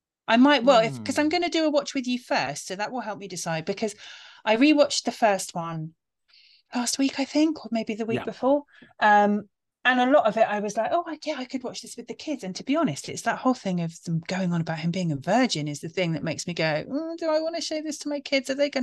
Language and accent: English; United Kingdom; I have been in America for Halloween once as a British person